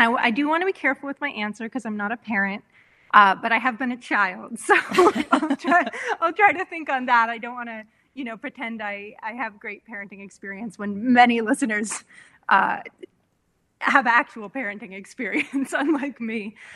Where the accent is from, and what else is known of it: California, United States; born or raised there